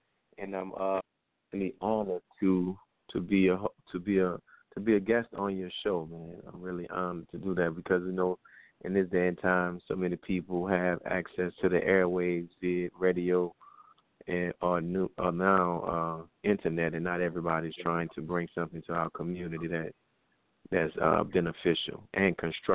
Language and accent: English; New Orleans, Louisiana, United States; Well, you know, I'm actually from New Orleans, so New Orleans is about an hour or so away from Baton Rouge, but I'm a New Orleans native.